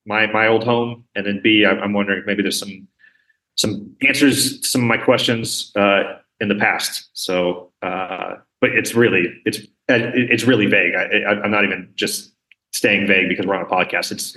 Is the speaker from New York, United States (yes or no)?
no; Nevada, United States; I'm originally from Nevada, and the state really was built up by folks, veterans and civilians from the Civil War that were looking to start a new life.